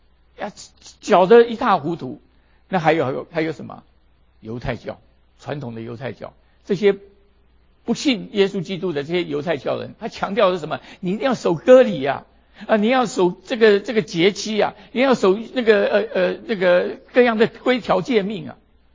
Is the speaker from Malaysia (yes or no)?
no; China; 跟我们中国人非常的像，非常的像